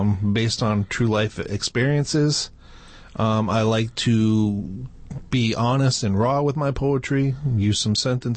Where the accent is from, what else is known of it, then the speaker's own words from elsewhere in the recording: Worcester, Massachusetts, United States; I was born and raised in Worcester, Massachusetts. I then moved to the Webster-Dudley area where I graduated from Bartlett High School.